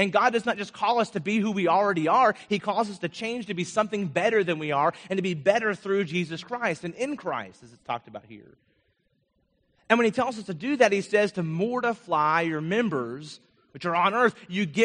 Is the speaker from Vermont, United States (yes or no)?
yes; Vermont, United States; When I was growing up in Vermont, I skied all the time.